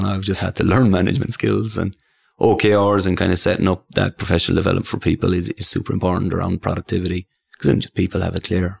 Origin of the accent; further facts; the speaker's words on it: Ireland; you're Scottish, I'm Irish.